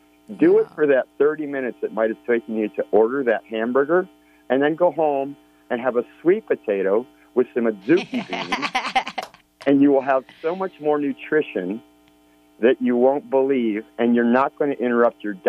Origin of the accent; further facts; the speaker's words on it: Midwest, United States; I was raised in the Midwest, and I worked on dairy farms.